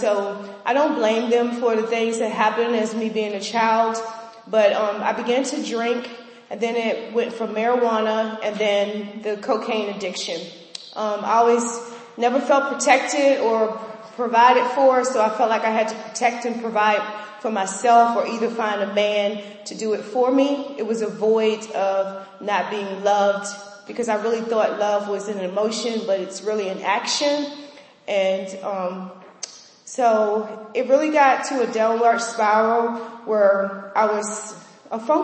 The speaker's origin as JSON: {"language": "English", "town": "Culpeper", "region": "Virginia", "country": "United States", "said": "I'm from Culpeper, Virginia, and I'm 39 years old"}